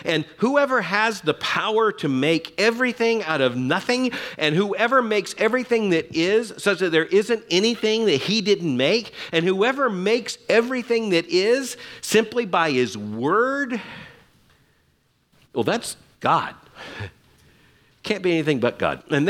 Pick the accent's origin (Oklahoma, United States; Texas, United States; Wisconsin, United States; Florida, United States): Florida, United States; I grew up in Florida, so I had to learn the good animals from the bad animals.